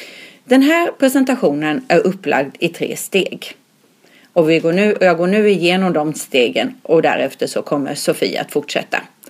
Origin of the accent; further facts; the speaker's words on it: Stockholm, Stockholm County, Sweden; och min kollega …, och vi kommer båda ifrån Stockholms stad.